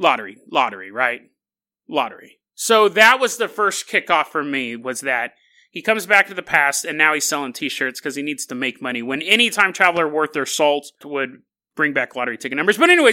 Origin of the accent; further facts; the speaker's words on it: California, United States; I grew up down there in Riverside County.